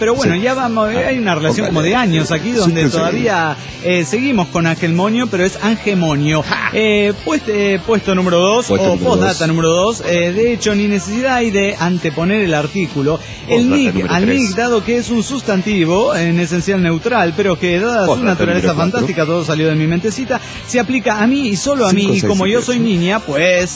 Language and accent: Spanish; Turmero, Aragua, Venezuela; moved away as an adult; de Turmero, Venezuela.